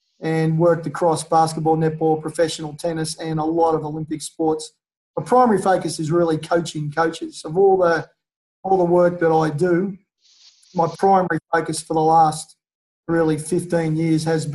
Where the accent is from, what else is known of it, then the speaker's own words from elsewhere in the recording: Australia; I'm an Australian and I live on the east coast of Australia